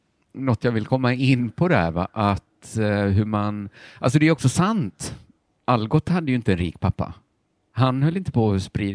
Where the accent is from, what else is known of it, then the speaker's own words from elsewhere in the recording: Borås, Västra Götaland County, Sweden; Jag vet inte hur mycket jag kan säga att jag är boråsare. Okej, mina formbaraste år hade jag verkligen Borås. Jag ser mig som att jag är från Borås.